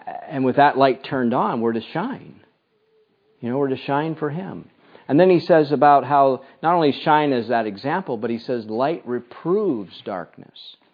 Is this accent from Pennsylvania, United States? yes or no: yes; Pennsylvania, United States; now in Castlegar, Canada; I certainly didn't know when I was, you know, growing up in Pennsylvania. I had no idea where Castlegar, British Columbia was.